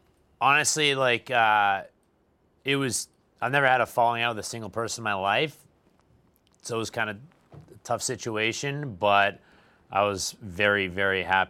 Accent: Manchester, New Hampshire, United States; Manchester, New Hampshire. Manch Vegas.

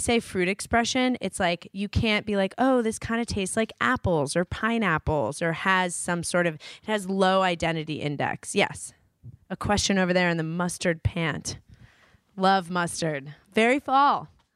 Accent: New York, United States; East Coast, guys. I grew up in New York.

